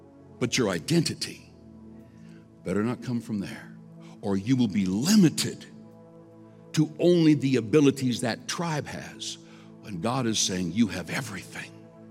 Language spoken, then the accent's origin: English; Canada; I have no problem being proud of the fact I'm Canadian